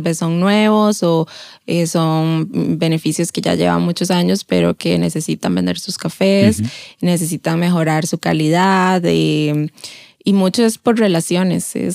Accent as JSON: {"language": "Spanish", "town": "Tarrazú", "region": "San José", "country": "Costa Rica", "said": "Yo por mi lado ya tenía muchos conocidos porque soy de ahí, de Tarazú, y la actividad principal es café"}